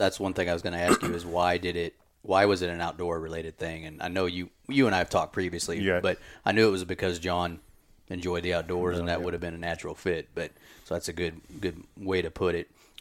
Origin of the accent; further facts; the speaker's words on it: Kansas City, Missouri, United States; I'm well aware of it because I grew up in the Kansas City area, and I just remember that day, what happened.